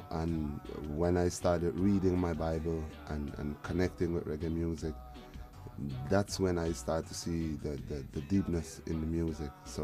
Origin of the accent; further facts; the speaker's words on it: Amsterdam, North Holland, Netherlands; English is a second language; I come from the Netherlands. I live in the city, the capital, Amsterdam. My mother is Dutch and my father comes from Suriname, you know, South America area. And I grew up in Amsterdam all my life.